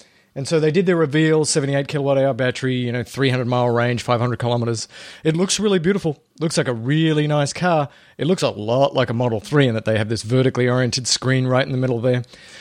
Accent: Australia; I'm Australian.

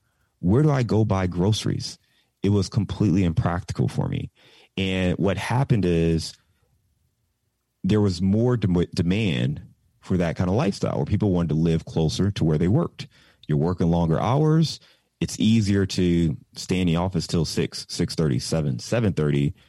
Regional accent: Cleveland, Ohio, United States; I'm born and raised in Cleveland, Ohio. So same thing. Downtown Cleveland 15 years ago is not the place that it is today.

